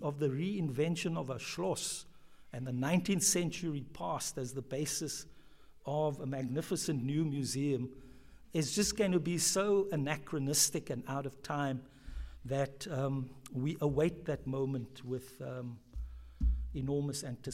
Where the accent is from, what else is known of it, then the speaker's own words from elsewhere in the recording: South Africa; as it's been very interesting as a South African, as an African, to think about these questions while spending time in Germany